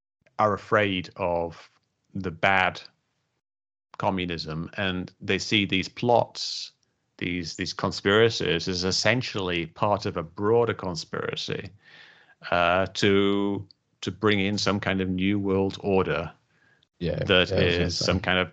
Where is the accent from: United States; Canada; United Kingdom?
United Kingdom; I'm from Britain